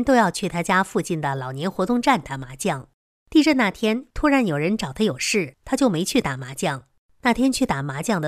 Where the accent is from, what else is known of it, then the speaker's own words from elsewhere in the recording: Dujiangyan, Sichuan, China; now in Beijing, China; 我现在的家在北京，北京有我的众生。我出生在四川都江堰，那里肯定也有我的众生。